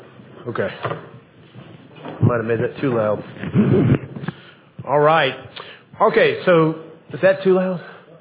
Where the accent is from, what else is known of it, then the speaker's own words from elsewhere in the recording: Homewood, United States; I grew up in Homewood, went to Homewood High School, but did not grow up in a Christian home.